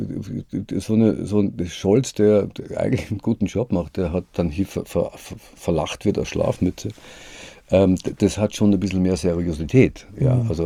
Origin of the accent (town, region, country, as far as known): Austria